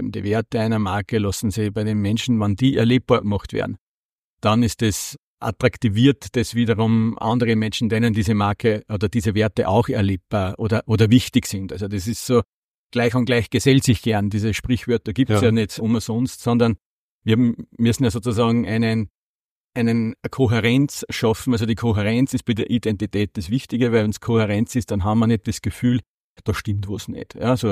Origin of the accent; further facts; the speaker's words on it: Schärding, Upper Austria, Austria; Ja, wie gesagt, ich komme aus Oberösterreich, aus Schärding ganz genau